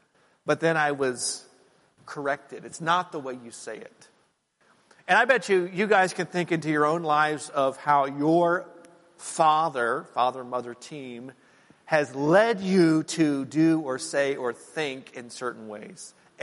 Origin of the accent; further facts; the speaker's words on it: Hanover, Pennsylvania, United States; We are from Hanover, Gettysburg area. That's where my dad grew up. A lot of my family is there.